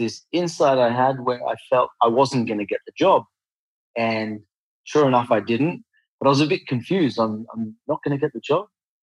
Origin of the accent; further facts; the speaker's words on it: Australia; I grew up in Australia, a decent enough upbringing.